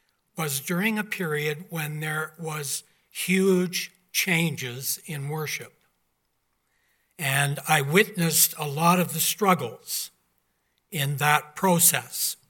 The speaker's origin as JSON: {"language": "English", "town": "Creston", "region": "British Columbia", "country": "Canada", "tie": "born or raised there", "said": "when I was growing up in Creston, BC, my parents' home where I grew up"}